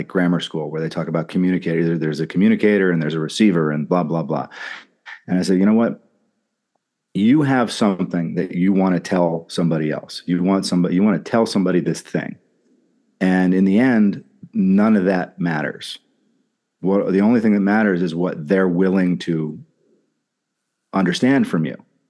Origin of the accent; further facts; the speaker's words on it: New Jersey, United States; I grew up in New Jersey and lived in New Jersey most of my life.